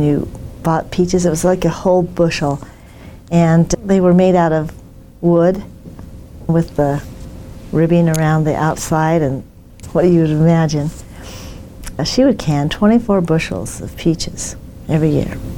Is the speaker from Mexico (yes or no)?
no; Gunnison, Utah, United States; I grew up in Gunnison, Utah. There were 50, 60 at the most people in my class.